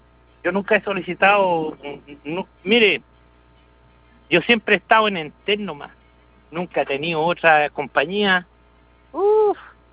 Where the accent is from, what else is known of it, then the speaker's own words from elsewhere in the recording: Santiago, Santiago Metropolitan Region, Chile; pues yo soy de acá de Santiago.